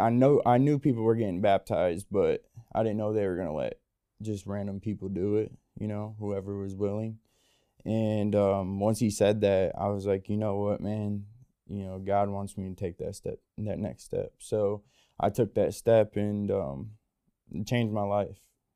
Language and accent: English; Toledo, Ohio, United States; I'm from Toledo, Ohio. I'm 26 years old.